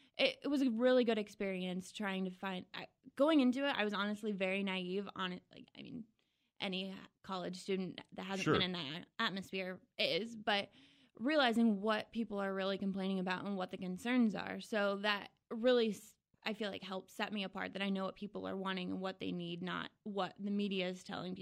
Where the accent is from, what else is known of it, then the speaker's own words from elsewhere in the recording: Cerro Gordo, Illinois, United States; Yep. I grew up in Cerro Gordo.